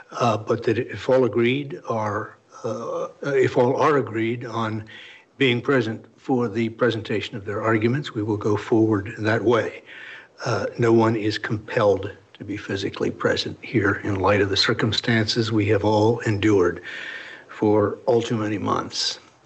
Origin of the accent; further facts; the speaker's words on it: Altoona, Pennsylvania, United States; I hail from Altoona, Pennsylvania, where the name is a very common surname, but it's pronounced … out in central Pennsylvania.